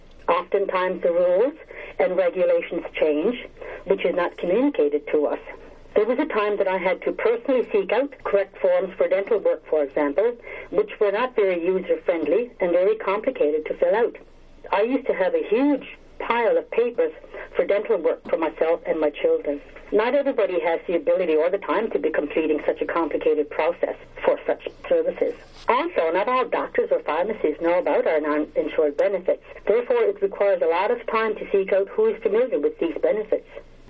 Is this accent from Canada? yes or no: yes; Nunatsiavut, Newfoundland and Labrador, Canada; This has not changed much since I was a young girl growing up in Nunatsiavut.